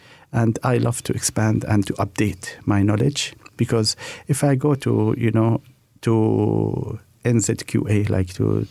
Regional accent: Malaysia; now in New Zealand; because, you know, we came from Malaysia, hot weather to cold weather

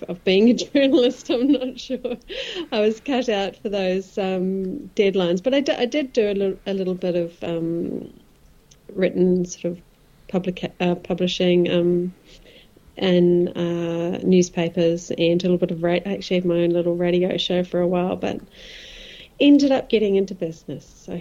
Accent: Gisborne, New Zealand; I grew up in a beautiful little town on the east coast called Gisborne or Tairawhiti.

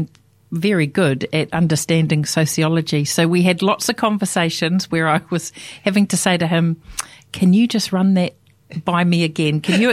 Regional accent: Taranaki, New Zealand; also born or lived in Palmerston North; after growing up in Taranaki, I moved to Palmerston North, and that's where I did my first undergraduate degree at Massey University.

